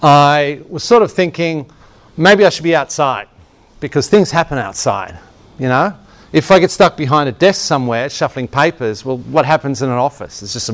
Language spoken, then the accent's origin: English; Canberra, Australian Capital Territory, Australia; I grew up in Canberra